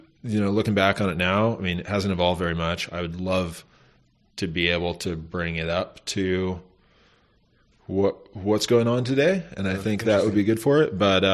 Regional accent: Mendocino, California, United States; growing up in Mendocino, we're always like, why don't we get cool tourists here?

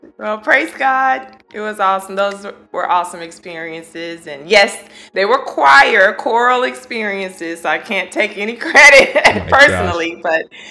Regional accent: Texas, United States; also born or lived in Dallas; So anyway, so born and raised in East Texas, and lived in Dallas for a while. That's where I went to school.

